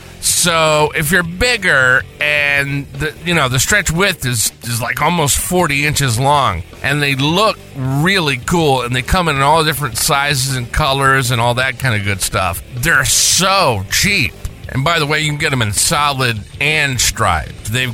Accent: Dallas, Texas, United States; Let's start it up with a band from my hometown, Dallas, Texas

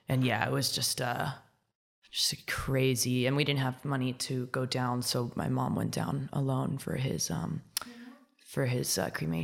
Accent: Miami, Florida, United States; That was just really crazy for us because we're literally from Miami.

